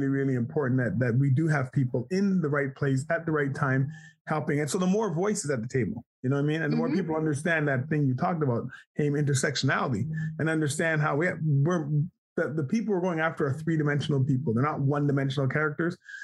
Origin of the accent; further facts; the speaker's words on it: Canada; also born or lived in Jamaica; I'm from Jamaica, you know, I'm an immigrant to this country. I grew up in Canada, though